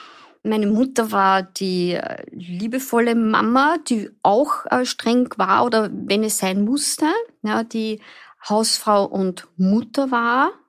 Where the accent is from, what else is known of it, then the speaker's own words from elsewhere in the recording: Vienna, Austria; Ich bin in Wien aufgewachsen, gemeinsam mit meinem Bruder, bei meinen Eltern.